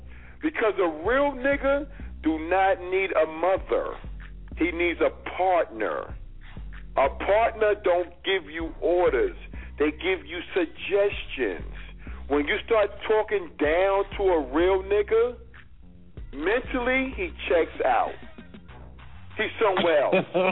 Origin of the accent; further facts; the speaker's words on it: Brooklyn, New York, United States; I'm from Brooklyn, baby.